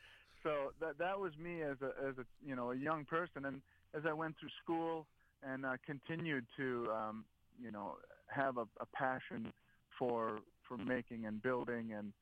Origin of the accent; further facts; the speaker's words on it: Sheboygan, Wisconsin, United States; Well, so, you know, being born and raised in Sheboygan, I, you know, living close to Lake Michigan, I'm an only child, and I was lucky enough that my grandfather built a, like we called it, my clubhouse in the back.